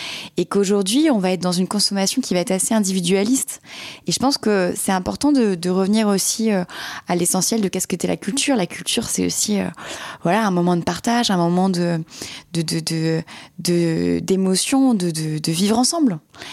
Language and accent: French; Plescop, Brittany, France; Je suis originaire de Plescop, c'est une petite ville à côté de Vannes.